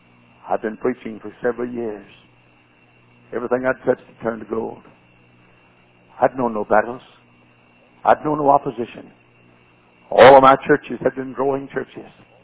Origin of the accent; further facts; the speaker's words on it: Texas, United States; I was a Texan. I started to say my accent was strange, but it wasn't.